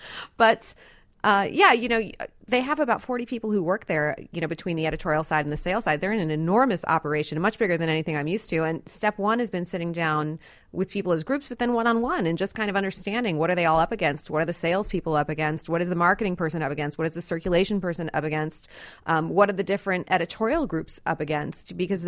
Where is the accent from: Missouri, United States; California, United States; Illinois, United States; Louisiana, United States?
Illinois, United States; Elmwood Park; I grew up in Elmwood Park. So, I mean, that is like about a Chicago, right?